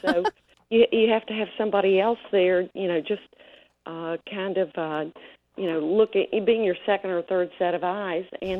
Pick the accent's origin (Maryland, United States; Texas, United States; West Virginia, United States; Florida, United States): West Virginia, United States; growing up in West Virginia.